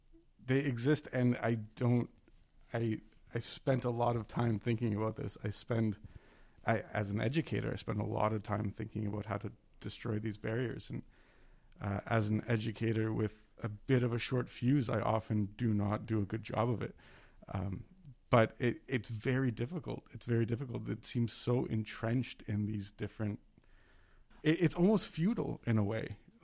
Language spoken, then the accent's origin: English; Toronto, Ontario, Canada; moved away; Because where I grew up in Toronto was very much... Everybody was kind of in the same boat